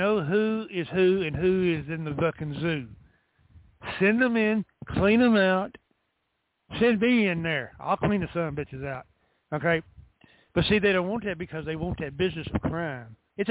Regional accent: England, United Kingdom; I'm English.

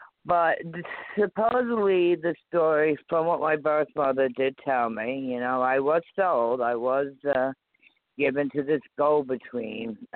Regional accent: New York, United States; born there; But again, I was born down in Manhattan at the Metropolitan Hospital in New York.

